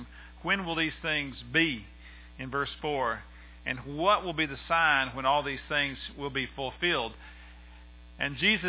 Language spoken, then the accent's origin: English; Americus, Georgia, United States; I remember even as a small kid, I was from Americus, and so we thought Jimmy Carter, we met Jimmy Carter, we knew Jimmy Carter